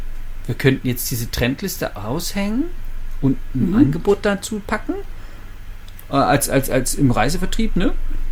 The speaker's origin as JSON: {"language": "German", "town": "Leipzig", "region": "Saxony", "country": "Germany", "tie": "born or raised there", "said": "Also meine Heimatstadt Leipzig, 650.000 Einwohner"}